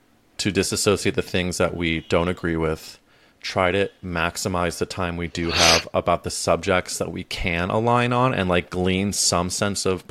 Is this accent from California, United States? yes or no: no; St. Louis, Missouri, United States; which I would say radicalized me in my hometown of St. Louis, Missouri.